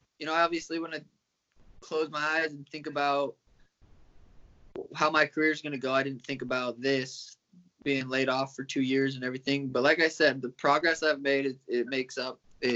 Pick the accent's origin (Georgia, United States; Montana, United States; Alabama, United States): Montana, United States; Helena; now in Arizona; And I came from Helena, Montana, where there's none – that's not a thing. So, yeah, I had to make the move to Arizona